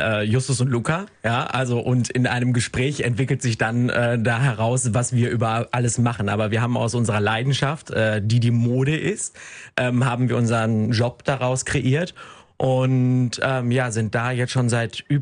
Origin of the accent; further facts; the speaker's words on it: North Rhine-Westphalia, Germany; weil ich komme aus dem Rheinland, aus dem Ruhrgebiet, da war das so üblich.